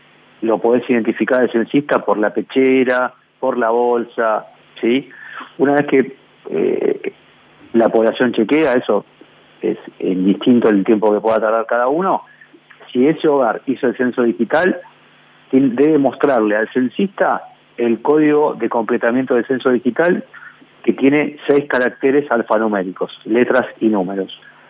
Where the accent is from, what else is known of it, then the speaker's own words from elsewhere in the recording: Mar del Plata, Buenos Aires Province, Argentina; soy de Mar del Plata